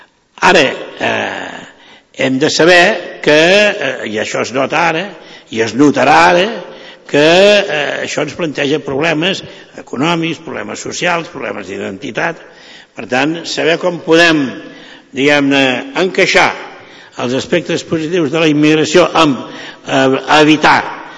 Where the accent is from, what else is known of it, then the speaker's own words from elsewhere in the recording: Catalonia, Spain; ells tenen la sensació de que nosaltres ens hem afeblit, com a catalans.